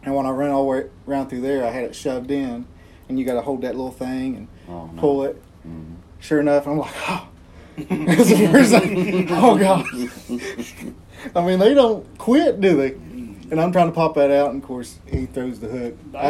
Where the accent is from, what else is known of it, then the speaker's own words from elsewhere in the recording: Florida, United States; I come up in a rough school in Florida when I was little